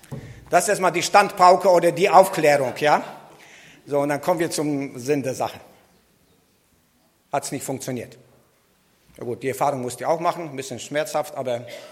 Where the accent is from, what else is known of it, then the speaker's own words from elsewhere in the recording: Wałbrzych, Lower Silesian Voivodeship, Poland; now in Germany; in Waldenburg, wo ich herkomme.